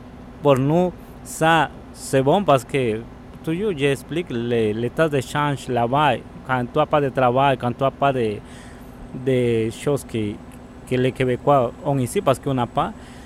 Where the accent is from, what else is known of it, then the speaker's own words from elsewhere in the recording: Guatemala; moved away as an adult; je suis un ex-travailleur temporaire, je viens de Guatemala. Ça fait pas mal 7 ans que je suis ici.